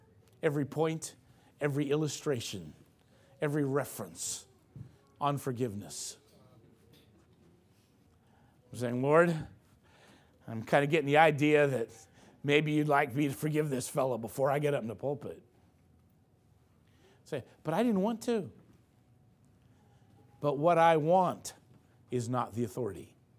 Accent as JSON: {"language": "English", "town": "Indianapolis", "region": "Indiana", "country": "United States", "tie": "born or raised there", "said": "he's from, grew up in the same town I grew up in Indianapolis, in the same neighborhood I grew up in."}